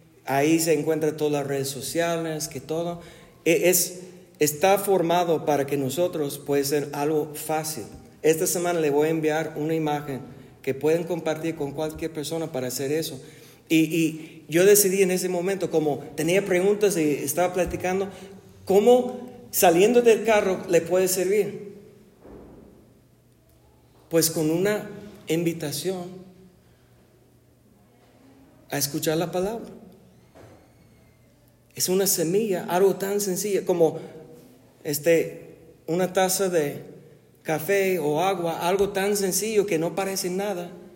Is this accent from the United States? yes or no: yes; United States; Spanish is a second language; Soy gringo, obvio, ¿verdad?